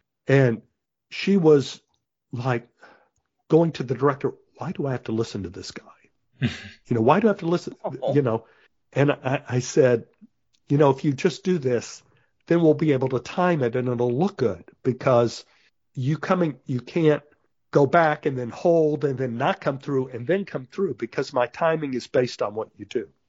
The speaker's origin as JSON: {"language": "English", "town": "Dallas", "region": "Texas", "country": "United States", "tie": "born or raised there", "said": "It's like when I grew up in Oak Cliff, which is like 30 miles outside of Dallas, there were a lot of bullies in my neighborhood."}